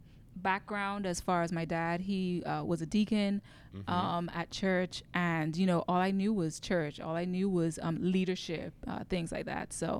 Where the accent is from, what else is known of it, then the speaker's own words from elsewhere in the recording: Bahamas; now in United States; growing up in the Bahamas, I was just taught really education, get a good job